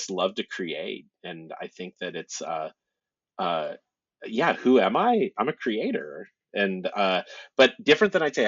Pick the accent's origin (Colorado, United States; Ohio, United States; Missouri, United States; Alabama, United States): Ohio, United States; now in Richmond, United States; I am originally from Northeast Ohio in the United States. I have been living now though in Richmond, Virginia. It's almost going on 20 years.